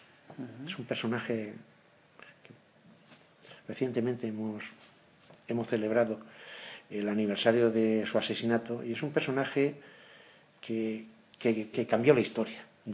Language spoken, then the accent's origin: Spanish; Valencian Community, Spain; Y yo me siento cómodo en mi tierra, en el Levante español, la provincia de Alicante y en mi pueblo.